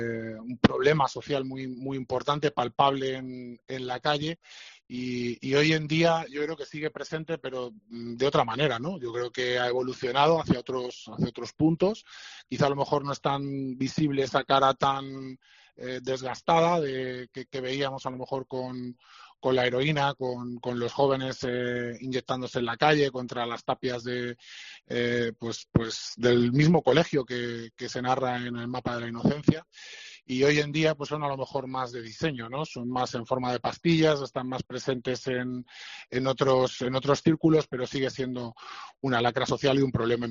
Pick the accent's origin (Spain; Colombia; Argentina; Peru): Spain; Fuenlabrada, Community of Madrid; yo me he criado y he vivido y vivo actualmente en Fuenlabrada, y el barrio que narra el mapa de la inocencia es efectivamente mi barrio, el barrio en el que yo viví mi infancia y mi adolescencia.